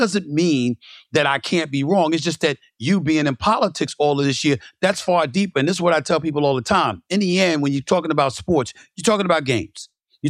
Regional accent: Queens, New York, United States; I grew up in Hollis, Queens, New York.

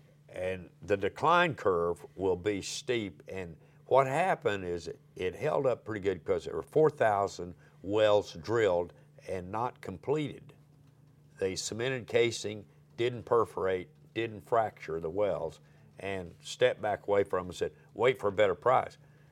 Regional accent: Oklahoma, United States; born there; And, you know, I was born in Oklahoma.

